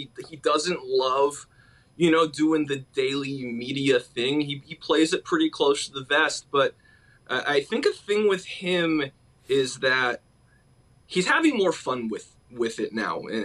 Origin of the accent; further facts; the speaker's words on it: California, United States; It's interesting because, full disclosure, I'm from Southern California.